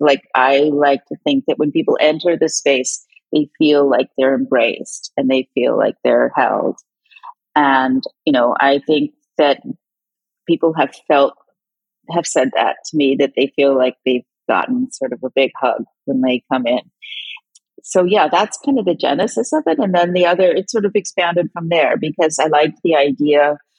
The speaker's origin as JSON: {"language": "English", "region": "East Coast", "country": "United States", "tie": "born or raised there", "said": "I mean, I grew up on the East Coast. We didn't have any air conditioning."}